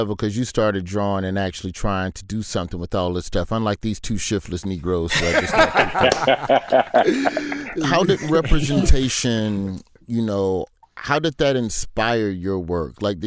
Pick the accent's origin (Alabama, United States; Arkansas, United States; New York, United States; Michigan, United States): Alabama, United States; Birmingham; growing up in Birmingham, you did not go to the white side of town unless a white classmate had a birthday or unless it was time to go Christmas shopping.